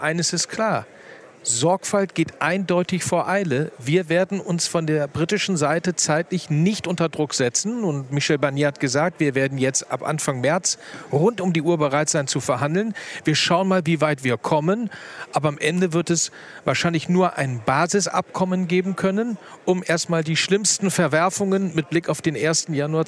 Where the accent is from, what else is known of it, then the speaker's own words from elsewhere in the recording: Germany; Meine Heimatregion ist Cuxhaven-Bremerhaven.